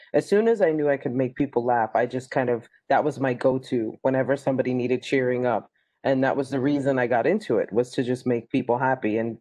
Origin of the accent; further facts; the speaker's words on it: New York City, New York, United States; Yeah, I can definitely give you the highlight reel of growing up in the South Bronx. It was tough. But I think when you're from the neighborhood that's tough, you're not as scared of it.